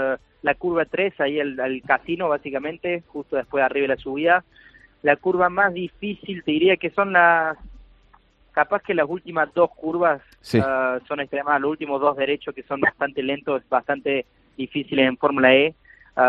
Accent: Argentina; also born or lived in France; argentino, pero mi corazón es, digamos, mucho más argentino que francés, porque yo nací en Francia y a lo menos de un año, cuando tenía 6 meses de vida, me fui para Argentina y sigo viviendo ahí hasta hoy el día

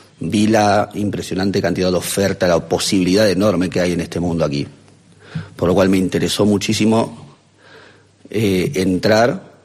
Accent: Argentina; moved away as an adult; now in Spain; Yo soy argentino, estoy aquí hace más de 2 años.

